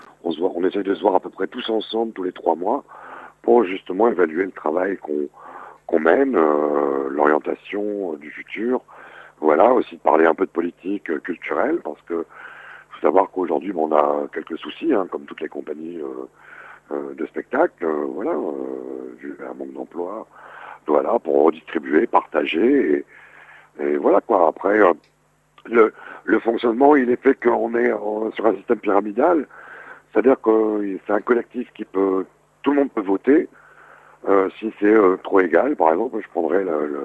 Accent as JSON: {"language": "French", "town": "Lille", "region": "Hauts-de-France", "country": "France", "tie": "born or raised there", "said": "Moi, je suis issu d'un quartier populaire de Lille, Oisem."}